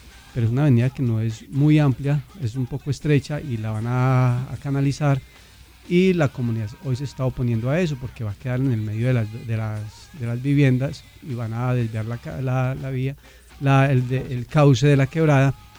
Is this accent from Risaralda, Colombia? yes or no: yes; Belén de Umbría, Risaralda, Colombia; Yo vengo del departamento de Risaralda, de un municipio que queda a una hora y cuarto de la capital, que es Pereira, municipio que se llama Belén de Umbría, municipio cafetero